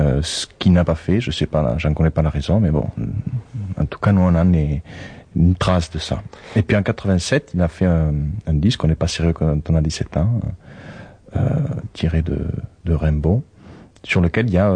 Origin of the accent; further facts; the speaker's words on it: Italy; il y en a une autre série qui est chez nous en Italie